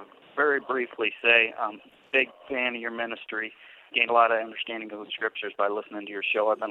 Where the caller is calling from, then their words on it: Bellevue, Nebraska, United States; Hi, Omaha, Bellevue, Nebraska.